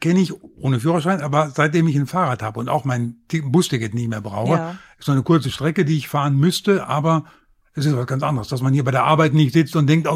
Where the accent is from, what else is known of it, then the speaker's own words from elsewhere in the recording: Norden, Lower Saxony, Germany; born there; Also ich komme da gebürtig aus Norden. Norden.